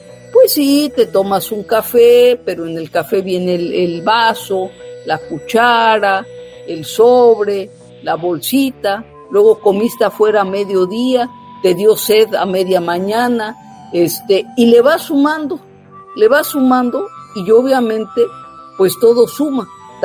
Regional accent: Mexico; ¿por qué no cambiamos nuestro modelo de consumo y de desecho como población, como mexicanos?

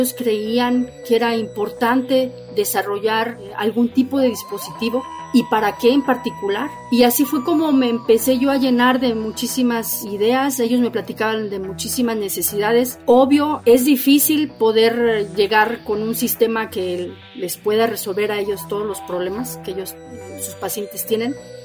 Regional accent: Mexico; que el beneficio fuera para mi país. Entonces así es como empecé a buscar un lugar aquí en México donde hacer investigación

